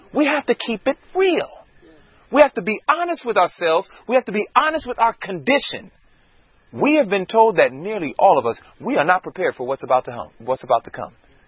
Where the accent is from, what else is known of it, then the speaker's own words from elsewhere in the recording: Queens, New York, United States; Born and raised in Queens, New York, born and raised in a home that we did not hear anything about Jesus.